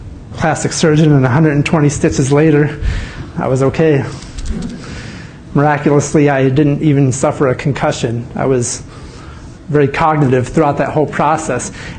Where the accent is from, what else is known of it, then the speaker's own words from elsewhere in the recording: Pinckney, Michigan, United States; also born or lived in Southfield; that was when we moved from Southfield, I was a city slicker, to small town of Pinckney. No streetlights, no sidewalks. It's quite a culture shock for us.